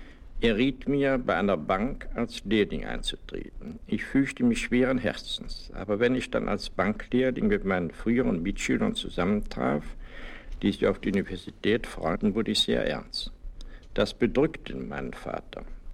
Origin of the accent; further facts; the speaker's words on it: Cologne, North Rhine-Westphalia, Germany; born there; Wie Sie wissen, bin ich in Köln geboren.